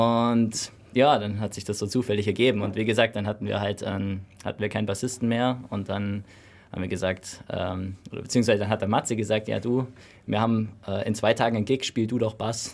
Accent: Memmingen, Bavaria, Germany; now in Ulm, Germany; wir kommen teils aus Laubheim und ich bin eigentlich, also ich wohne hier in Ulm, bin aber zugereist, also ich komme eigentlich aus Memmingen.

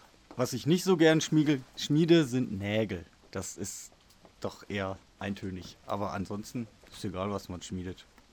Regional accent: North Rhine-Westphalia, Germany; ich komme aus dem Ruhrgebiet hierher.

